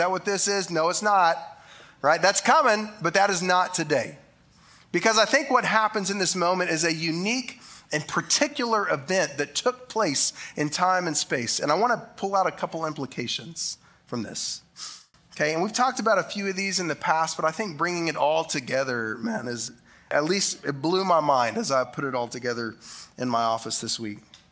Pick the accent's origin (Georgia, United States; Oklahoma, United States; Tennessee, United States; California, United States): Oklahoma, United States; I'm from Oklahoma. English is hard.